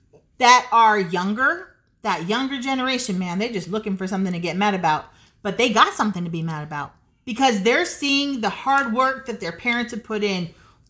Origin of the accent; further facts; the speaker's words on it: United States; And yes, we are absolutely 100% American.